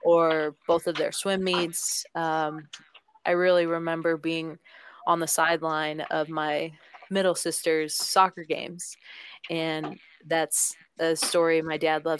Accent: Cincinnati, Ohio, United States; now in Kansas City, United States; I grew up in Cincinnati, so the Bengals were kind of terrible my whole life, but I moved to Kansas City

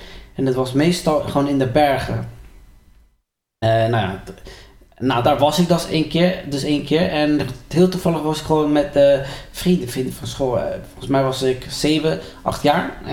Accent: Colombia; Dus ik kom uit Colombia. Ik was zo'n 10e jaar in Colombia opgegroeid.

